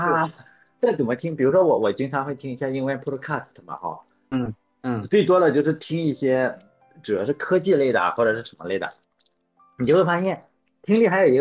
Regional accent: China; Chinese is a second language; 尤其我们是中国人嘛，又不是母语

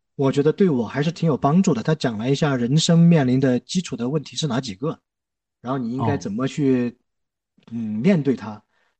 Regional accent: southern China, China; 我是南方人，我的口音跟你们完全不一样。而且我很喜欢山东口音，我也很喜欢山东人，因为我在山东待的时间也有一段。

